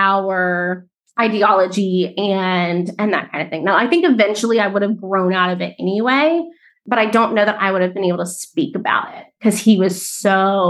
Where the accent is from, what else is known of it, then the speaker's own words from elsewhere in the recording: Florida, United States; Grew up in a itty bitty redneck town in Florida.